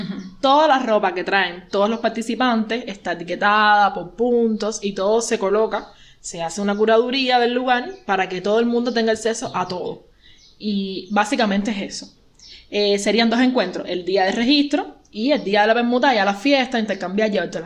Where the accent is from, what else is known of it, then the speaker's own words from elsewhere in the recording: Cuba; realmente yo salí de Cuba, tú sabes, y vi cosas y tuve el tiempo de ponerme a pensar